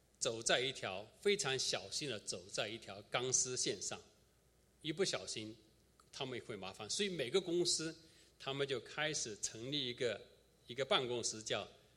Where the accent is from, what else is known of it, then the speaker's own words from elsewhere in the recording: China; moved away as an adult; now in United States; 福州口音，我讲的是客家话，所以他们常常对我是哪里人也是有怀疑。后来我到美国来工作，我也不懂为什么，可能是我的肤色缘故，很多人不认为我是大陆人，老是把我当成是东南亚国家的人，可能这样跟我讲英语的口音也是有关系。